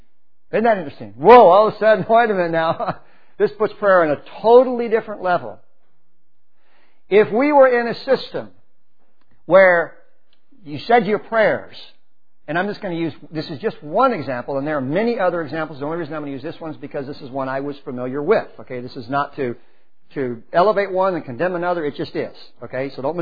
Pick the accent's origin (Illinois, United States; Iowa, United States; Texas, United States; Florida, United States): Texas, United States; Y'all, I'm a Texan, right?